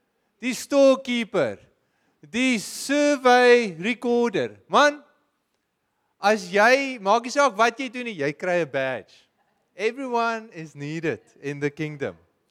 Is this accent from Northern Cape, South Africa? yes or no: no; Pretoria, Gauteng, South Africa; Ek onthou toe ek was so 'n laerskool seentjie, ek het daar in Pretoria groot geword